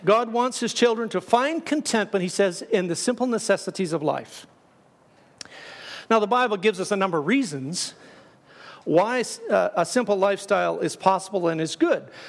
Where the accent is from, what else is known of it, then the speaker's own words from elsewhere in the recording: Saskatchewan, Canada; In the farming community that I grew up in Saskatchewan, there was a farmer who did not heed this advice.